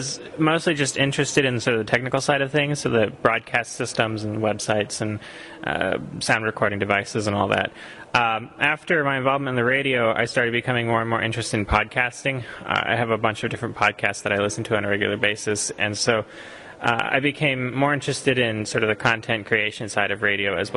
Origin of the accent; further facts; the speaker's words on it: Costa Rica; So I helped found a community radio station in my hometown a couple of years ago, and I mostly worked on broadcast and sort of technical website stuff.